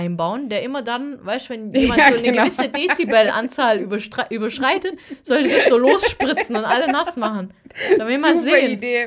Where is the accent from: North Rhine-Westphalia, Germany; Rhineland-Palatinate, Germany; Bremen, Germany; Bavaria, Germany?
Bavaria, Germany; Nuremberg; Ich war ein paar Tage in Nürnberg, meine alte Heimat.